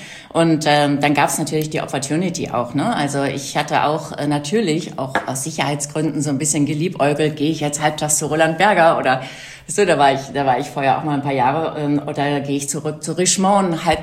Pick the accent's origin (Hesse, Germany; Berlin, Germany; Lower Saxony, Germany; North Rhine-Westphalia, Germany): North Rhine-Westphalia, Germany; Also ich bin aufgewachsen in Westfalen, studiert in Frankreich und in Deutschland